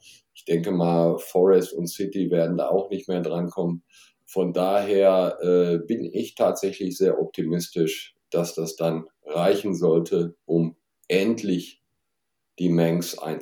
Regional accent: Dortmund, North Rhine-Westphalia, Germany; Ich bin ja auch gebürtiger Dortmunder

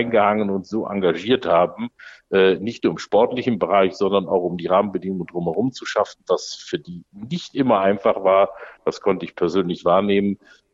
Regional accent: Düsseldorf, North Rhine-Westphalia, Germany; Wenn man im Prinzip als Düsseldorfer sagt man natürlich zunächst, man hat eine Spielstätte

